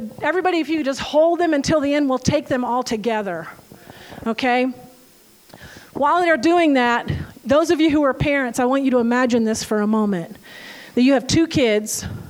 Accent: South Carolina, United States; Now, I'm from the South. I grew up in South Carolina, and I didn't even know a Catholic when I was growing up.

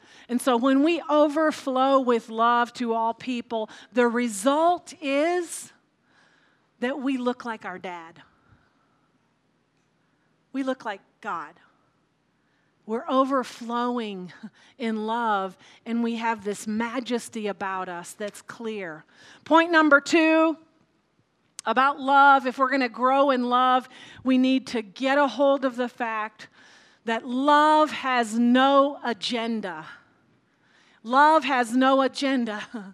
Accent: the South, United States; because I grew up in the South where when they talked about holiness meetings

